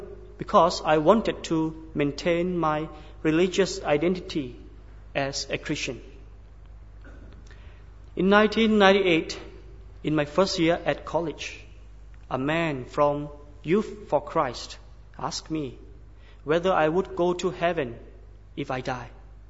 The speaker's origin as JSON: {"language": "English", "region": "Chiang Rai", "country": "Thailand", "second_language": "English", "said": "I am a Lahu from Chiang Rai, Northern Thailand."}